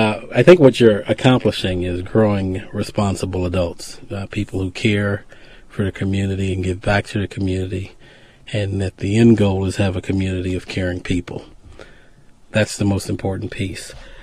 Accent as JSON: {"language": "English", "town": "Chicago", "region": "Illinois", "country": "United States", "tie": "born or raised there", "said": "I grew up in Chicago. There were probably 40 homes on the block that I lived on."}